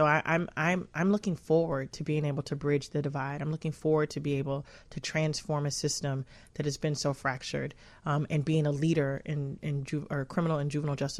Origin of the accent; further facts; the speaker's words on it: Chicago, Illinois, United States; I grew up in Chicago, and I grew up, you know, it's well documented, one of the most notorious housing projects in the country.